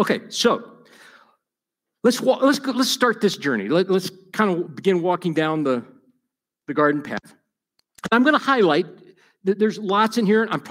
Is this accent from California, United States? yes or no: no; Alabama, United States; I grew up in Alabama. My parents divorced when I was three.